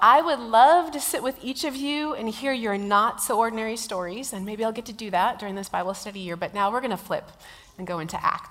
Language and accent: English; Minnesota, United States; I'm from the Midwest. I'm from a not-so-ordinary place that I still call home or my second home or whatever. I have two homes. It's Minnesota, which is known for nice people, but extreme weather.